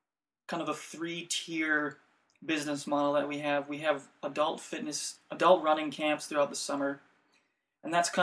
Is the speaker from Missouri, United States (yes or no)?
no; Wisconsin, United States; I'm from Wisconsin, and I've done some racing in the snow